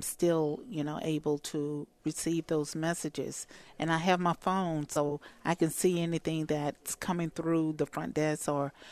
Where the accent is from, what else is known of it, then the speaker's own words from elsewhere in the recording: Amite, Louisiana, United States; I've been here. I grew up here in Amite. I went to Amite High School.